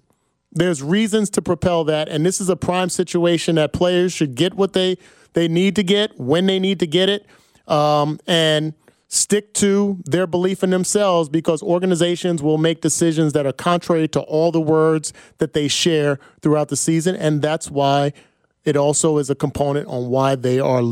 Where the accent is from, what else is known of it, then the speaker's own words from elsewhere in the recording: New Jersey, United States; I grew up in Jersey, North Jersey, 5 minutes from New York City.